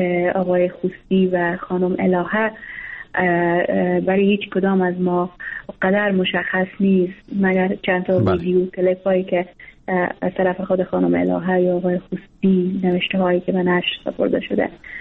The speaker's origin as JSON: {"language": "Persian", "country": "Afghanistan", "tie": "born or raised there", "said": "به عنوان یک زنی که در افغانستان تولد شدیم، بزرگ شدیم"}